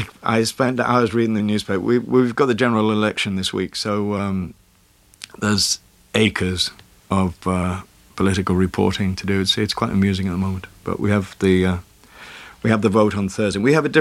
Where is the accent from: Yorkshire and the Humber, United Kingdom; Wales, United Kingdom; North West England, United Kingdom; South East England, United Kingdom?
Wales, United Kingdom; accent: Welsh; I'm Welsh, so my basic accent is, it was, before I went to drama school, was I had a Welsh accent, and I've learned how to speak English, as it were.